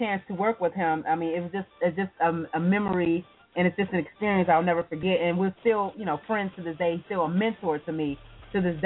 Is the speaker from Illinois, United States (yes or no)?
yes; Chicago, Illinois, United States; it's really about my life growing up in Chicago, just a short bio about me going to Chicago public schools, my parents coming from the South.